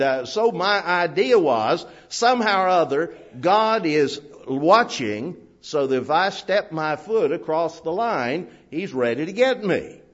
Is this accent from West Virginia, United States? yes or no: yes; New Martinsville, West Virginia, United States; Many years ago, when I was a kid growing up in New Martinsville